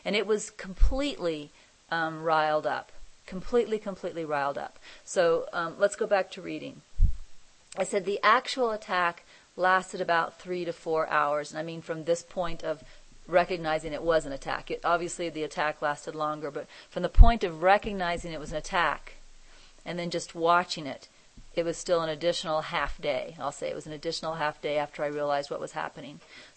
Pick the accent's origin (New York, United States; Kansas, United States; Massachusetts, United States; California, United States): Kansas, United States; now in North Carolina, United States; You see, I'm from Kansas, and I live in rural North Carolina now.